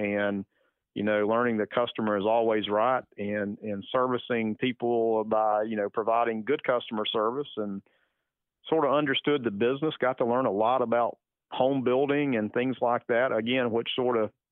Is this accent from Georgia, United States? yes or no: yes; Lavonia, Georgia, United States; I grew up in Livonia, Georgia, up I-85, right at the South Carolina border. And in fact, I grew up right off the last exit right when you leave Georgia